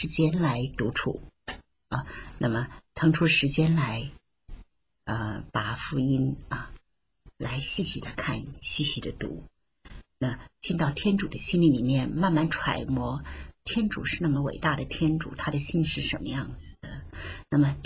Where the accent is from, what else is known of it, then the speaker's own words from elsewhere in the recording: China; 我们中国人在观念上是比较笼统性的啊，整体性的